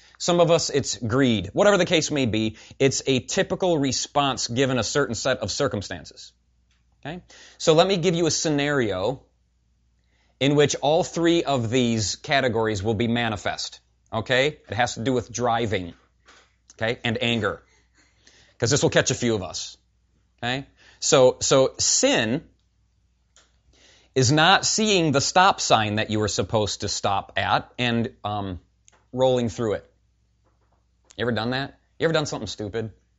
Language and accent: English; Ireland; I'm Irish. It's just how we are. It's my whole family's that way. It's in our blood.